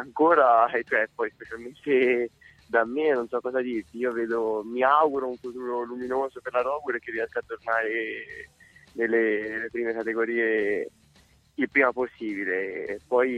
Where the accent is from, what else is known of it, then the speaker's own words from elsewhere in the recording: Tuscany, Italy; born there; Io sono anche nato in provincia di Siena